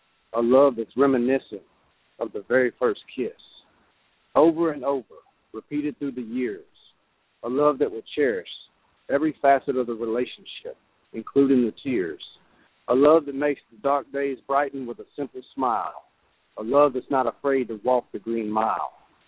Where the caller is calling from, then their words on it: Arkansas, United States; calling from...